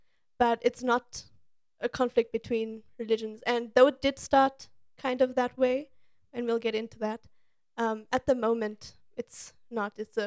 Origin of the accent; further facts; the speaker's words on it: South Africa; As a South African woman and a Muslim woman